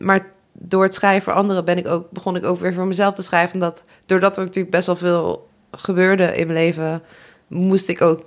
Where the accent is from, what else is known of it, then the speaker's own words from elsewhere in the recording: Nijmegen, Gelderland, Netherlands; ik ben 26, ik ben artiest en songwriter. Ik kom uit Nijmegen